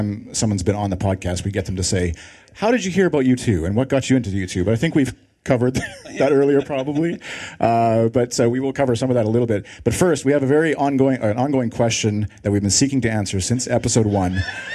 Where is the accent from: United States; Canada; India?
Canada; I'm from Canada.